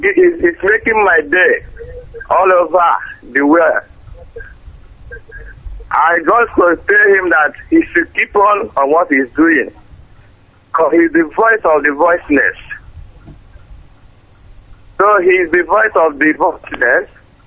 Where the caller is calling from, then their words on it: Makurdi, Benue, Nigeria; Okay, I'm coming from Makurdi, Benue State in Nezu.